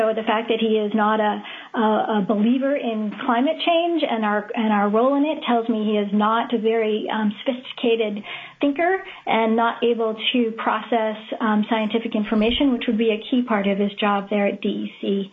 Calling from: Homer, Alaska, United States; I'm calling in from Homer.

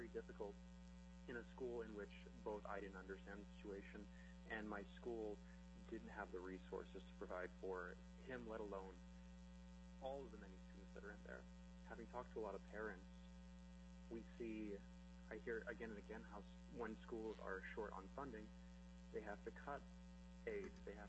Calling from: Anchorage, Alaska, United States; I'm calling in from Anchorage, and I'm calling as a parent of a child in the Anchorage School District

